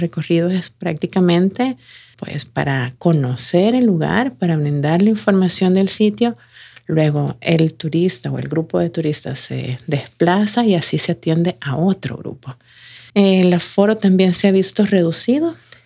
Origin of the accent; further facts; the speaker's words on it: Ciudad Arce, La Libertad, El Salvador; que soy de Ciudad Arce